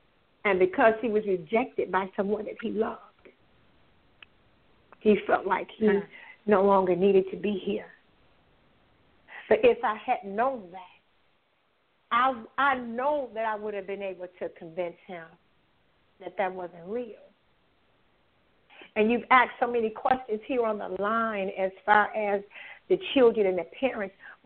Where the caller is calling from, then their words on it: Detroit, Michigan, United States; I'm calling from Detroit, Michigan.